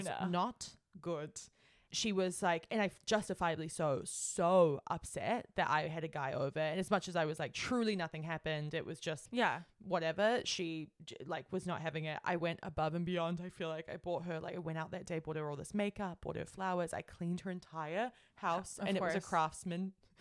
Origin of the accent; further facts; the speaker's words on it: New Zealand; And he kept saying, because I'm from New Zealand, my friend